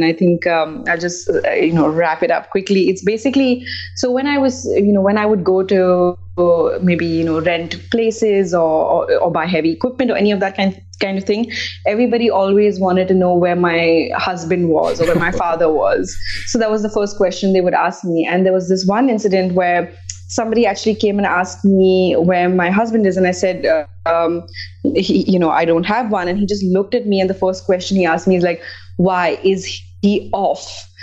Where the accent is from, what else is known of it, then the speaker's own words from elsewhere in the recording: Mumbai, Maharashtra, India; now in France; growing up in Mumbai